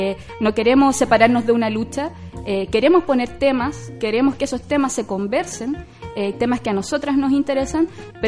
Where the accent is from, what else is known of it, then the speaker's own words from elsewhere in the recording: San Bernardo, Santiago Metropolitan, Chile; born there; yo nací en San Bernardo, que es muy raro decir Santiago porque San Bernardo, sí, es como lo que hay colgando de Santiago.